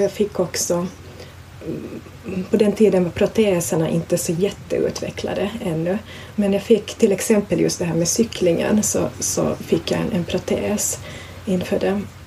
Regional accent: Vaasa, Ostrobothnia, Finland; Och jag föddes upp i Finland i en medelstor stad i Vasa.

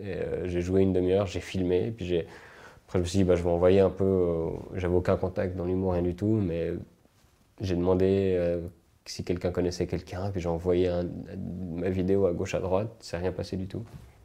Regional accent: Switzerland; also born or lived in United States; Et du coup, je suis rentré des États-Unis et je voulais faire journaliste sportif. Parce que comme j'étais à fond sur le sport, j'avais bien écrire, je me suis dit, tiens, commentateur, comme ça. Et puis je me suis un peu renseigné, et puis en Suisse on n'a qu'une chaîne de télé

